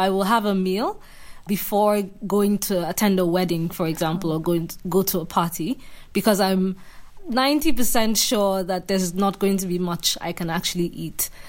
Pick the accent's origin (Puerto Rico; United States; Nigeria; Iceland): Nigeria; I grew up in Nigeria. I haven't lived outside of Nigeria. The first time I spent more than a few months out of the country was when I did a master's degree just about a year ago.